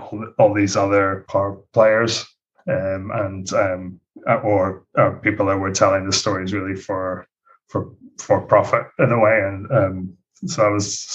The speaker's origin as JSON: {"language": "English", "town": "Bangor", "region": "Northern Ireland", "country": "United Kingdom", "tie": "born or raised there", "also_born_or_lived": "Belfast", "moved": "as an adult", "said": "I was born in Northern Ireland and in Belfast, but grew up mostly in Bangor, a seaside town beside Belfast. And then I left for the Netherlands in 99, just around the time of the ceasefires and peace agreement."}